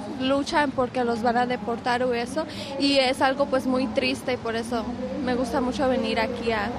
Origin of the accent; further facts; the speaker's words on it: United States; born there; Pues nací aquí en los Estados Unidos